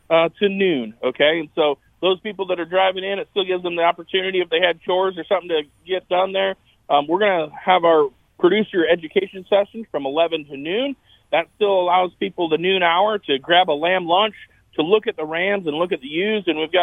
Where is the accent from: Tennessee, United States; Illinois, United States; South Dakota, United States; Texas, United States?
South Dakota, United States; And Eric, I grew up in South Dakota, you know, where livestock does trump crop sales.